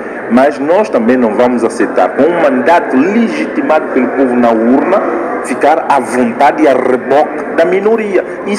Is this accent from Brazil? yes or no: no; São Tomé & Príncipe; Nós aceitamos que podemos conversar como santomenses, como irmãos